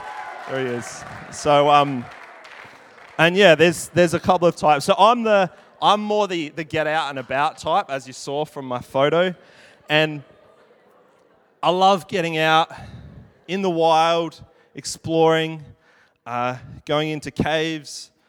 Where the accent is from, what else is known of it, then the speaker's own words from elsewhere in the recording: Tasmania, Australia; born there; I was born in, I would say, a wild part of Australia. I was born in Tasmania.